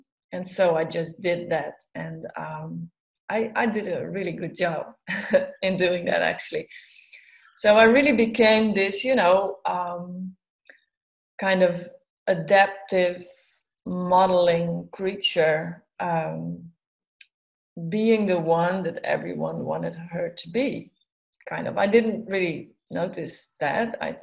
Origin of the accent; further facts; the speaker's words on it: Amsterdam, North Holland, Netherlands; I'm from Amsterdam. I've been living there for about 30 years now, a little bit more, I guess.